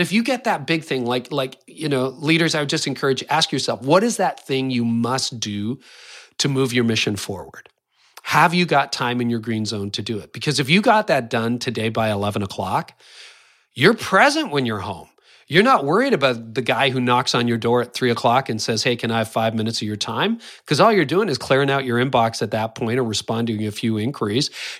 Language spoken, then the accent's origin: English; Canada; I am Canadian.